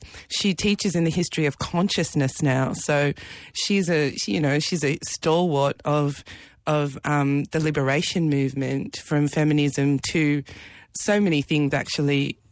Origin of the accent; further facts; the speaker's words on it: South Africa; So this is something that I connected to being South African.